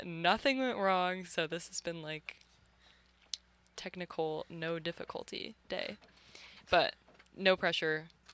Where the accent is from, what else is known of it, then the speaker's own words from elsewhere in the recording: San Diego, California, United States; Well, I'm from San Diego, so I'm familiar with LA and the weather for sure.